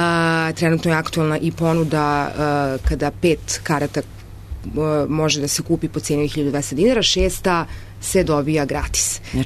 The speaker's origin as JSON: {"language": "Serbian", "region": "Belgrade", "country": "Serbia", "said": "Zapravo ja sam iz Beograda, a tata mi je iz Šapca"}